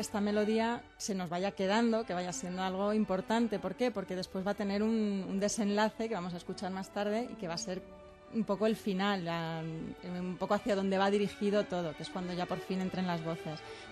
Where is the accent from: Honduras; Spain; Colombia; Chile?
Spain; nosotros, que somos españoles y no entendemos alemán